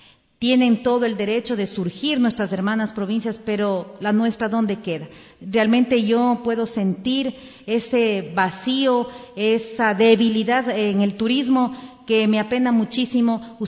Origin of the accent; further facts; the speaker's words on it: Pastaza, Ecuador; ni siquiera nosotros mismos que somos de acá, de Pastaza, conocemos las bellezas que contamos acá dentro de la provincia